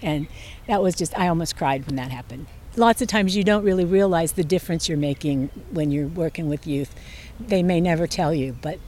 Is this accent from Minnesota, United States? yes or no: no; Pittsburgh, Pennsylvania, United States; I'm from Pittsburgh